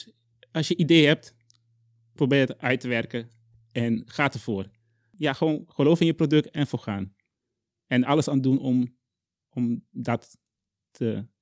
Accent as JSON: {"language": "Dutch", "country": "Curaçao", "said": "ik kom uit Curaçao, dus ik was hier anders. Ik had grote broeken en grote shirtjes. Hè? En ik woonde in Zwolle"}